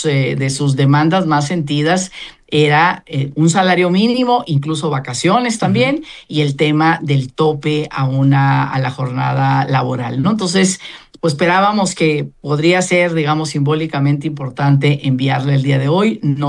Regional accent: Mexico; México, junto con Colombia y Chile, somos los países de la OCDE con que trabajamos más horas y somos menos productivos.

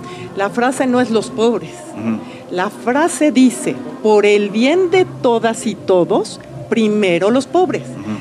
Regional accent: Mexico; los empresarios también somos pueblo de México

